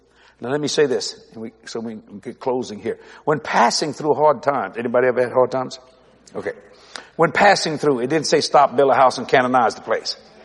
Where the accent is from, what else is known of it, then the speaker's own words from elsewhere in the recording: United States; I'm an American. I believe in fast food.